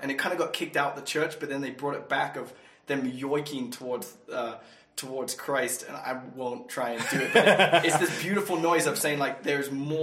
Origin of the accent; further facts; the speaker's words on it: England, United Kingdom; also born or lived in South Africa; I'm from England.